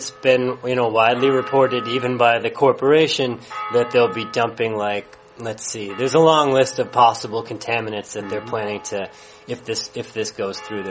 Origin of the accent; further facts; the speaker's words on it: Lincolnville, Maine, United States; I'm from Lincolnville, Maine.